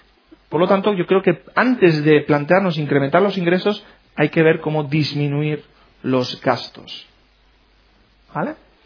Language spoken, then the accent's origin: Spanish; Spain; Somos españoles y esos son presupuestos de familias españolas.